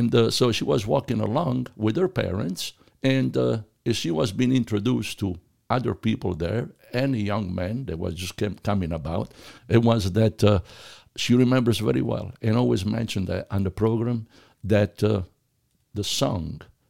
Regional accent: Biccari, Apulia, Italy; moved away; Vogliamo dire che siamo pugliesi di origine, certamente. Io certamente emigrato da Biccari, provincia di Foggia

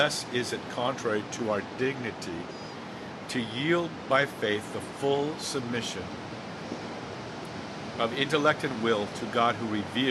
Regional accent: Hawaii, United States; And so aloha means to is love, and I'm from Hawaii.

